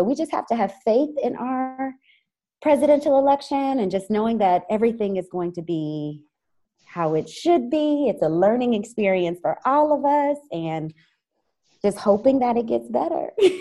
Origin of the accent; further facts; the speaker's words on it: United States; When I say I'm American in some places, it's not a good thing.